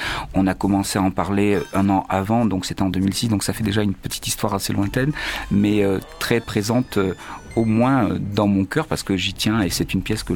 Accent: Marseille, Provence-Alpes-Côte d'Azur, France; also born or lived in Tunis, Tunisia; J'espère qu'en tant que Marseillais, méditerranéen, sarde d'origine, né à Tunis, vivant à Marseille

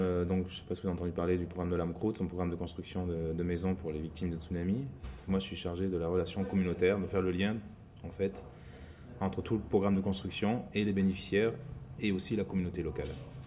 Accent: Marseille, Provence-Alpes-Côte d'Azur, France; quand je dis que je suis de Marseille, de suite, c'est le mot Zidane qui sort

